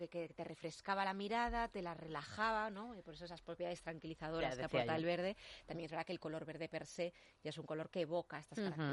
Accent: Pontevedra, Galicia, Spain; En mi tierra, en Pontevedra.

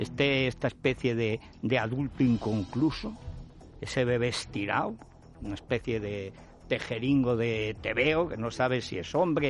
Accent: Barcelona, Catalonia, Spain; moved away; si además yo soy de Barcelona, o sea, también salgo de allí, o sea, vengo huyendo.

